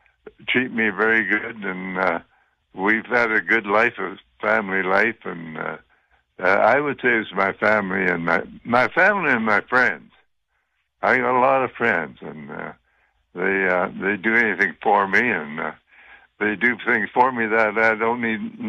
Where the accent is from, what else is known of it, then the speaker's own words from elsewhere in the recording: Drinkwater, Saskatchewan, Canada; my father homesteaded out in that Drinkwater area, and that's along the 39 Highway between Rollo and in that area there.